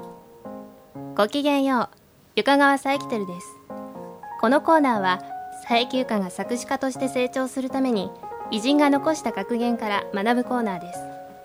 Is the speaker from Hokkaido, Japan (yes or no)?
yes; Hokkaido, Japan; now in Tokyo, Japan; は北海道出身なので